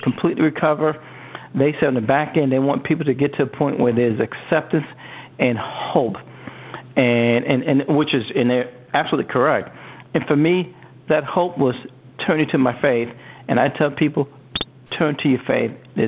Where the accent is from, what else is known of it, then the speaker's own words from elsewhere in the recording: Queens, New York, United States; now in Northern Virginia, United States; I'm a New Yorker, too. I don't know if you knew that. Born and raised in Queens, so this is absolutely a pleasure to have the opportunity to sit here and talk to my hometown.